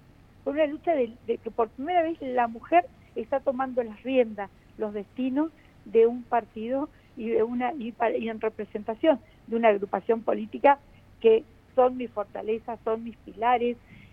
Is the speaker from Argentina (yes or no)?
yes; Argentina; sigo siendo la única argentina